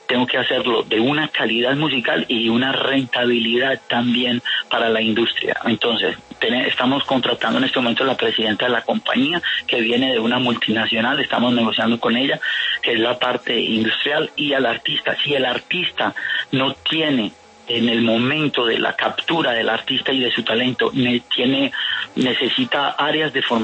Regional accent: Colombia; Yo soy un patriota colombiano, yo soy reservista del Ejército Nacional, yo presté servicio militar en Bogotá en el año 1984

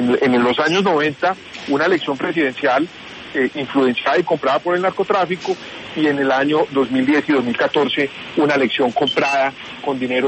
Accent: Colombia; como colombiano

